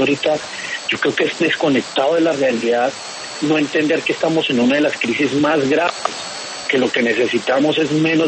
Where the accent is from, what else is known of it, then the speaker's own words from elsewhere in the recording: Aquitania, Boyacá, Colombia; yo vengo de Aquitania, Boyacá, yo nací en Aquitania, Boyacá